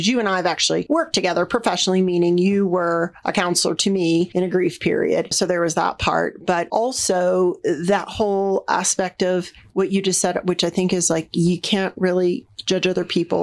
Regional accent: Florida, United States; I'm from Florida, so

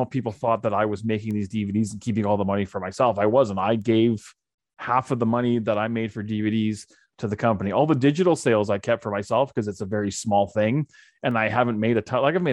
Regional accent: Calgary, Alberta, Canada; moved away; Born and raised in Calgary. It's just all I've ever known.

